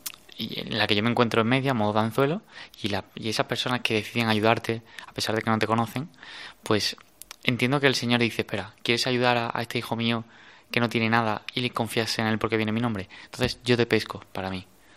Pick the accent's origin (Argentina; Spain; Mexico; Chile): Spain; Seville, Andalusia; es un joven de 26 años, soy de Sevilla y me he criado en un ambiente católico, he ido a colegio católico y bueno, en Sevilla pues iba a misa diaria